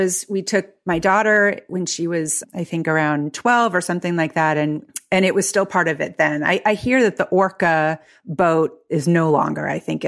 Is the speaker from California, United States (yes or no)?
yes; California, United States; So I grew up in California, and most of my family is in Southern California.